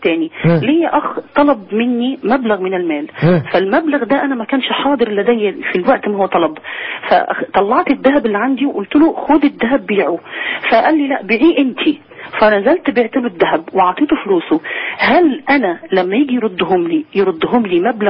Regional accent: Alexandria, Alexandria Governorate, Egypt; أخي إحنا من اسكندرية،

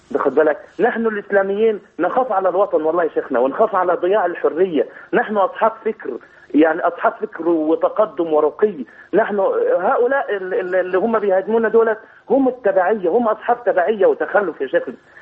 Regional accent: Kafr El Sheikh, Kafr El Sheikh Governorate, Egypt; فانا اعتقلت انا من كفر الشيخ

